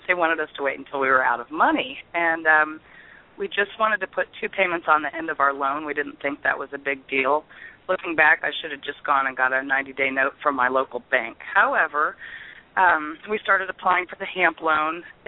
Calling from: Missouri, United States; I'm calling from Missouri.

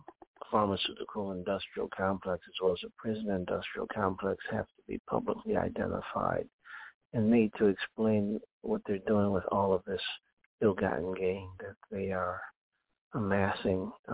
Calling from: Chicago, Illinois, United States

